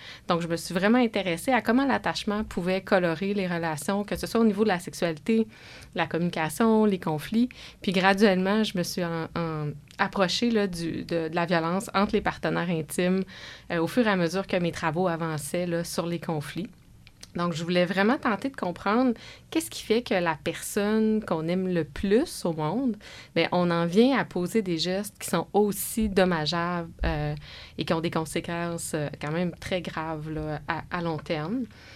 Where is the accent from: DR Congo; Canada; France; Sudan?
Canada; Quebec; Moi, je suis originaire du Lac-Saint-Jean.